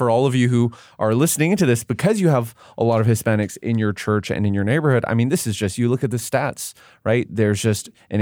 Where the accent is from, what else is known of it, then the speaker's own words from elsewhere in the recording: Canada; now in United States; So I'm Canadian, and being in the South mm-hmm. now for about 4.5 years